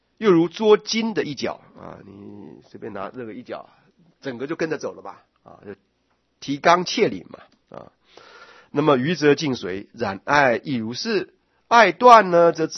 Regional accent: China; 我们中国人啊，说一遍就好了啊。

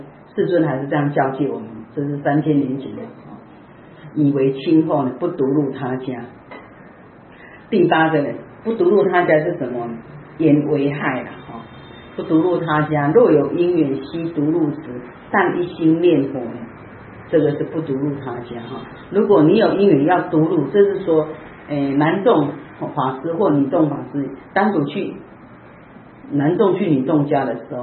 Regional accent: Taiwan; 我们台湾人在台湾都称他飞机师，代表他没有吃人间烟火，他只有吃水果。

